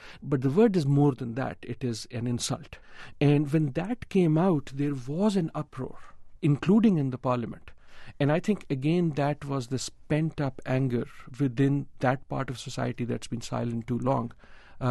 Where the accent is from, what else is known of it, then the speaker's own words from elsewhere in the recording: Pakistan; So as a Pakistani, I can share the feeling of this guy must have been going through